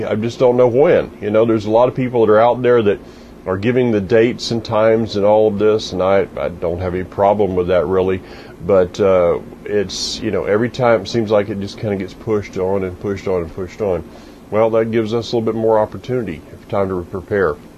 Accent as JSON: {"language": "English", "region": "Florida", "country": "United States", "tie": "born or raised there", "said": "Literally, this feels like what I grew up in Florida. The thing is that when I was growing up in Florida, in the middle of it, you didn't notice it"}